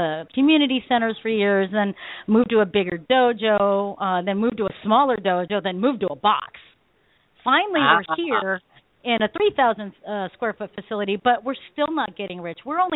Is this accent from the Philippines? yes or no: yes; Philippines; I'm Filipino.